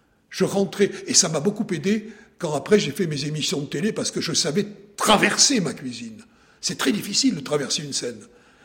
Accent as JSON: {"language": "French", "region": "South-West France", "country": "France", "accent": "South-West French", "said": "L'accent du sud-ouest, le mien, quoi. Et là, je me dis, bon, je vais essayer de perdre mon accent."}